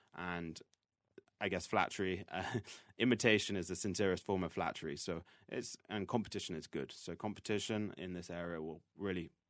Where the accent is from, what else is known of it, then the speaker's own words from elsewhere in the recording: London, United Kingdom; I'm originally from London